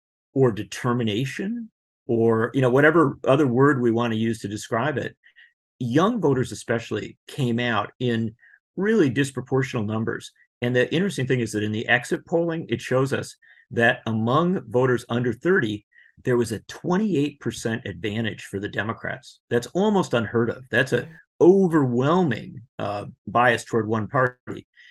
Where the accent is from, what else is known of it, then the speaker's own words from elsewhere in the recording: Wisconsin, United States; In Western Wisconsin, in my home state